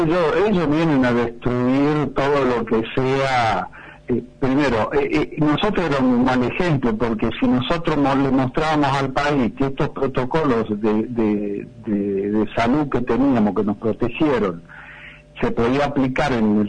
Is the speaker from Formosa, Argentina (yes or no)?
yes; Formosa, Argentina; porque yo soy de Formosa y somos muy subestimados, no tenemos visibilidad.